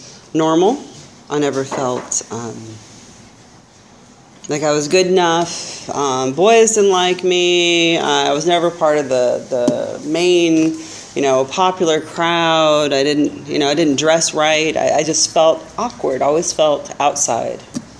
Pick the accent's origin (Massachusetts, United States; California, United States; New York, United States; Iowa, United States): California, United States; Arroyo Grande; and I'm from Arroyo Grande.